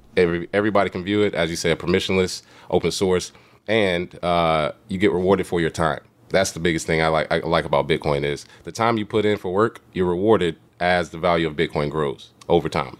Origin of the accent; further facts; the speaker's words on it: Charlotte, North Carolina, United States; I grew up with Steph in Charlotte playing basketball with him.